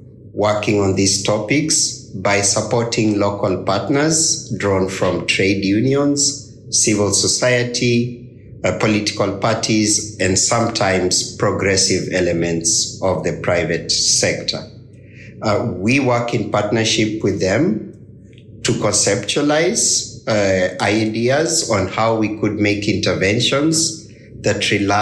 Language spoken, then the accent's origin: English; Kenya; I'm from Kenya.